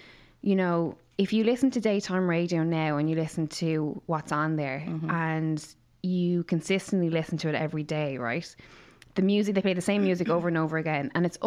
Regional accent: Ireland; especially our heritage as Irish people.

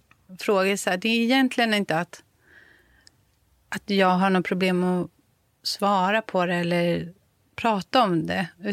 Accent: Solna, Stockholm County, Sweden; Och jag menar, Sverige då, jag är uppvuxen, då växte jag upp i Solna till en början då.

